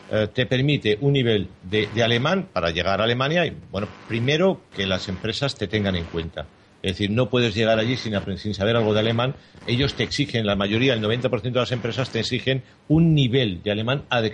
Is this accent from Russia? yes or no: no; Spain; somos un país que vamos fuera y enseguida se nota que somos españoles